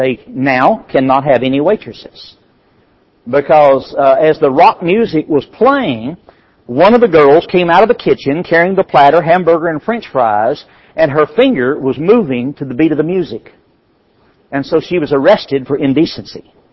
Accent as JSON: {"language": "English", "country": "United States", "said": "number one, I'm white, number two, I'm American"}